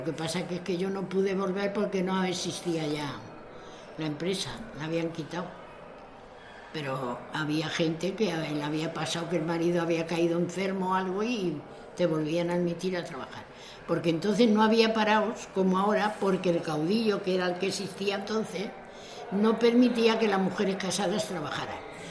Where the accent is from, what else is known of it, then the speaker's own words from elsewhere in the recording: Madrid, Community of Madrid, Spain; Nosotros hemos llegado a Madrid. O sea que somos todos madrileños. Somos 7 hermanos, ¿eh?